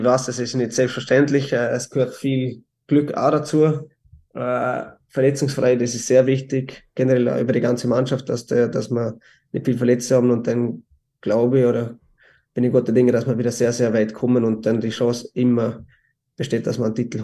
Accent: Austria; ich bin halt doch ein Österreicher

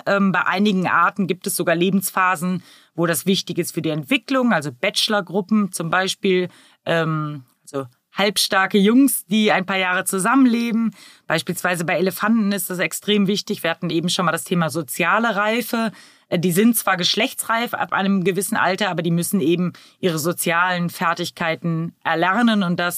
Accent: Frankfurt, Hesse, Germany; Und natürlich hier als Frankfurter muss man den Gelbrückenducker nennen.

